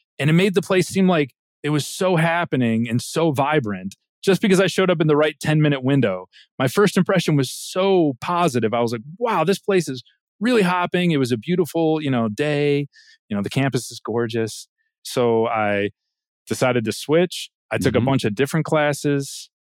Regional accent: Akron, Ohio, United States; So I grew up in Akron, Ohio. I was raised in I think it'd be fair to describe it as a blue-collar neighborhood in Akron, Ohio.

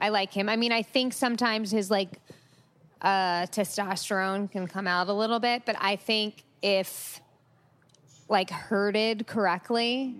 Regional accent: New York, United States; I mean, she's a Long Island girl. I'm from Long Island, so I was happy for her.

